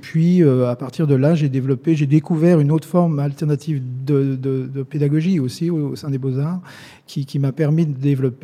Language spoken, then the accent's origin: French; Auvergne-Rhône-Alpes, France; born there; Je suis né en Savoie, dans les Alpes, dans une ville ouvrière où il n'y avait ni musée, il y avait très peu d'art contemporain.